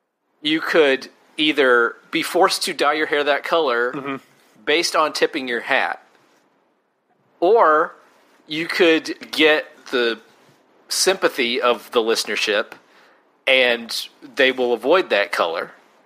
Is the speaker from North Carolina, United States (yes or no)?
yes; North Carolina, United States; I was also born and raised in North Carolina, and I have no idea how to cook corn pone